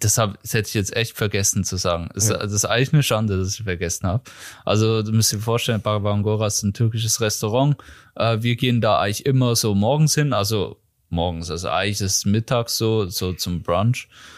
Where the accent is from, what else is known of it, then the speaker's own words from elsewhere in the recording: Switzerland; als Schweizer